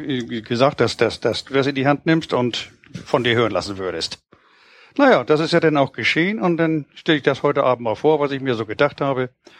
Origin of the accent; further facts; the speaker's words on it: Hamburg, Germany; Oh, nee, ich bin ja ein gebürtiger St. Paulianer. Ich bin in der Schanzenstraße geboren